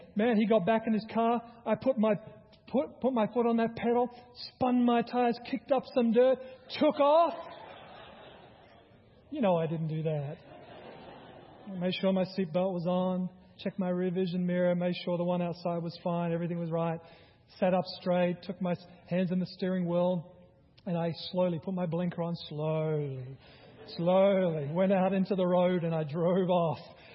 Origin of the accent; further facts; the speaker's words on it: Australia; He heard my accent. I was from Australia.